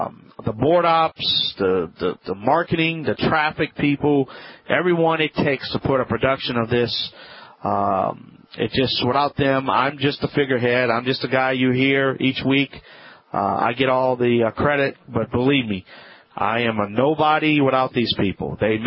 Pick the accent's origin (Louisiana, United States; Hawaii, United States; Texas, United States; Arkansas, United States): Louisiana, United States; from the Bayou Land.